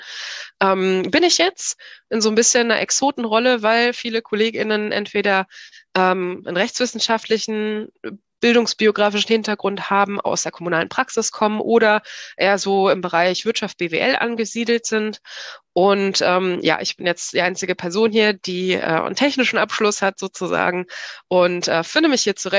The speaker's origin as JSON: {"language": "German", "region": "Lower Saxony", "country": "Germany", "tie": "born or raised there", "said": "Ich bin in der Region Hannover aufgewachsen, bin dann zu meinem Studium in die große Stadt gezogen"}